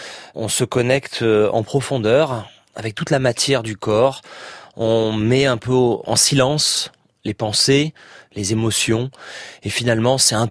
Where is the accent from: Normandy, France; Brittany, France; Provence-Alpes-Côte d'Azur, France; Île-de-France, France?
Provence-Alpes-Côte d'Azur, France; Nice; Alors moi j'ai grandi à Nice. Et à Nice, c'est le département des Alpes-Maritimes.